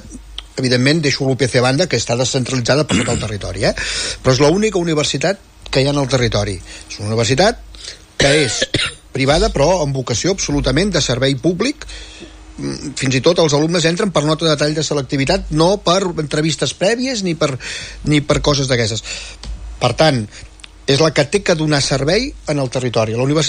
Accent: Manresa, Catalonia, Spain; que som de Manresa

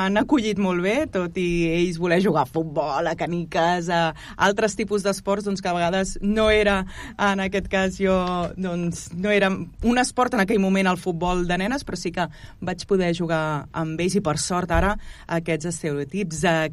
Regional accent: Canet de Mar, Catalonia, Spain; perquè jo … soc de Canet de Mar, vaig néixer a Canet de Mar el 1983, no m'importa dir l'edat que tinc, que tinc ja 41 anys

